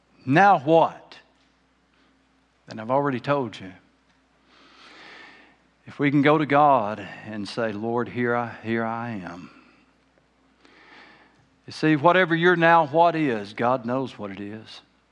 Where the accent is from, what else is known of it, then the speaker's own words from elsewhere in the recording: Arkansas, United States; But being a boy growing up in South Arkansas, if I found a snake in my yard, I was inclined to pick it up.